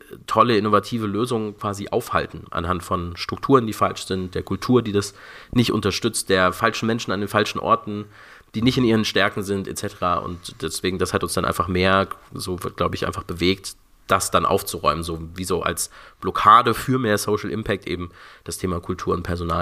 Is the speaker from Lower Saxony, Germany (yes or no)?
no; Frankfurt, Hesse, Germany; in Frankfurt, wo ich groß geworden bin.